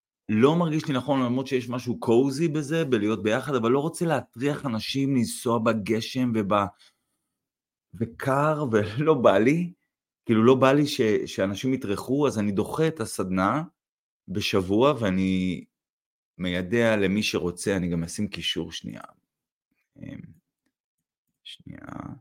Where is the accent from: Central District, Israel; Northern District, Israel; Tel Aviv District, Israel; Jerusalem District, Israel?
Northern District, Israel; אנחנו באים מהצפון